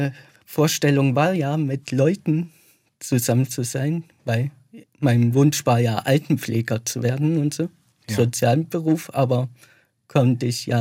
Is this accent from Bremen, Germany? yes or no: no; Thuringia, Germany; moved away as an adult; Aus Thüringen.